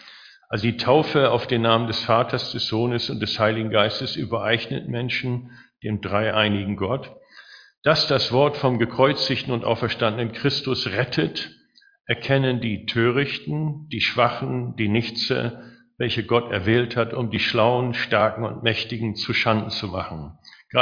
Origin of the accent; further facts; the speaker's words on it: Germany; Manchmal muss man dann als Deutscher, wenn man so im Gespräch ist mit manchen Leuten, den Hitlerzahn ziehen. Dass sie denken, wir sind doch Deutsche, wir müssen doch Hitler toll finden.